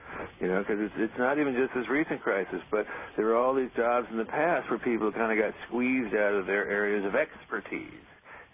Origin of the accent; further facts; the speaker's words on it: Miami, Florida, United States; when I was growing up in Miami